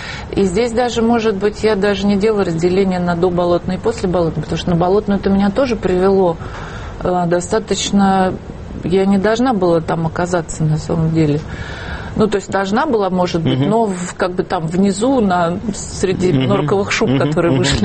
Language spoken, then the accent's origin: Russian; Novosibirsk, Novosibirsk Oblast, Russia; now in Moscow, Russia; я пришла поступить в театральную в Москву, я приехала из Новосибирска.